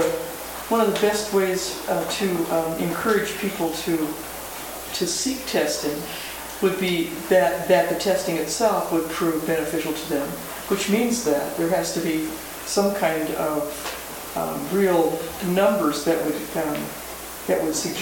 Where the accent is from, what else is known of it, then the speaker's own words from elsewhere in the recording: Los Angeles, California, United States; I'm from the Los Angeles area